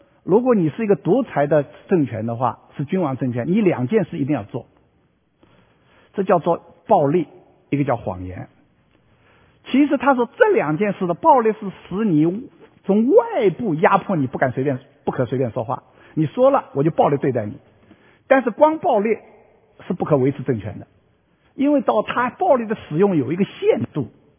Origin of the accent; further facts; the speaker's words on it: China; 这是非常让我们中国人真正是让我们感到我们生活在这个时代